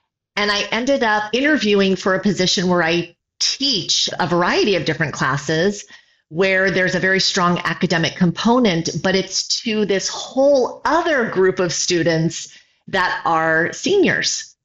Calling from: Huntington Beach, California, United States; Well, right now I'm from sunny Huntington Beach, California.

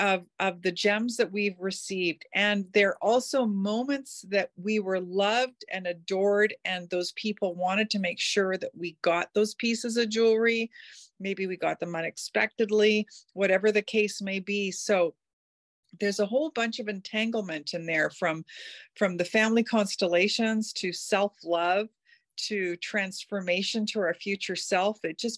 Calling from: North Vancouver, British Columbia, Canada; I am calling in from North Vancouver, looking out into my backyard where there's lots of trails and forest

